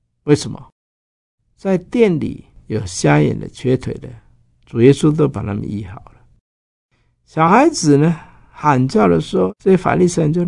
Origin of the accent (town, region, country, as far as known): Taiwan